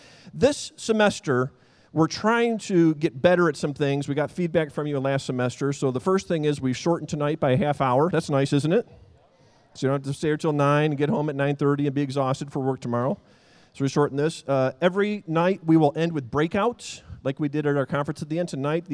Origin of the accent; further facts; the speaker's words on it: Binghamton, New York, United States; born there; They moved to Binghamton, New York. I was born in Binghamton, New York.